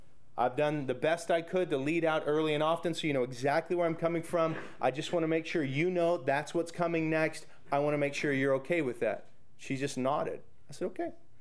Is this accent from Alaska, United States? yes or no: no; Clovis, California, United States; And we're walking at Clovis West High School because I'm showing her around. This is my hometown. This is where I went to school.